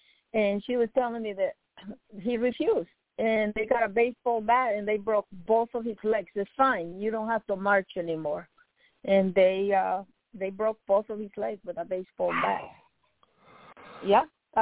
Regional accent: Nicaragua; Because in Nicaragua, I'm from Nicaragua.

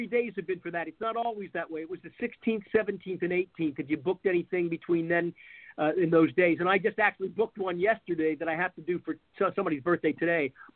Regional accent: Lancaster, Pennsylvania, United States; I'm originally from Lancaster.

